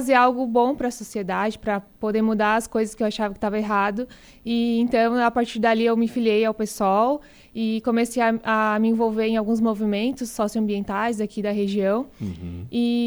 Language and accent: Portuguese; Criciúma, Santa Catarina, Brazil; eu sou natural de Criciúma, nasci e cresci em Criciúma, me criei lá a vida toda. Depois eu fiz faculdade na Universidade Federal de Santa Catarina, em Florianópolis.